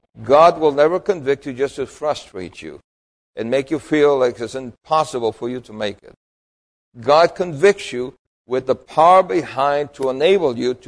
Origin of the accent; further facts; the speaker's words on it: New York City, New York, United States; I grew up among Jews in New York City.